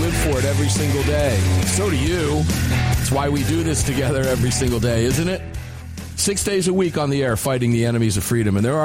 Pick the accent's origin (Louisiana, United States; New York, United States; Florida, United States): Florida, United States; now in Georgia, United States; Now, I'm from Florida, came up to Georgia from Florida.